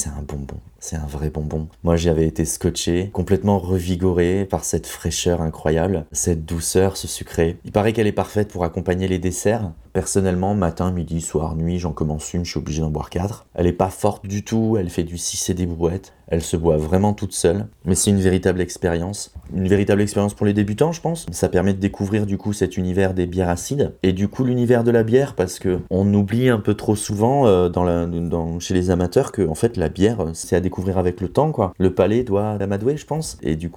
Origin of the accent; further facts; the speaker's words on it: Nouvelle-Aquitaine, France; Je viens du Pays Basque.